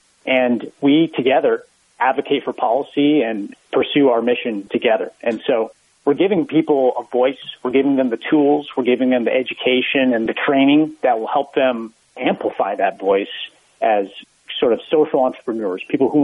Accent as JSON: {"language": "English", "region": "Minnesota", "country": "United States", "said": "I started my home state, Minnesota, as a field director"}